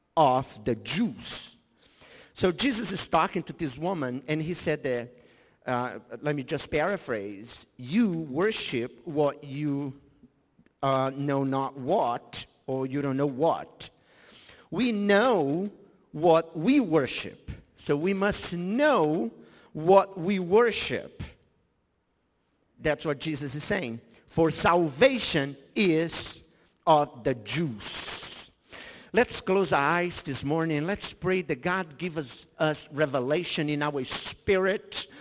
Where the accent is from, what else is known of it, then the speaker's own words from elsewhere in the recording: Brazil; first language Portuguese; English is a second language; For example, I came from Brazil, and in Brazil, I had to speak Portuguese. I was raised in that neighborhood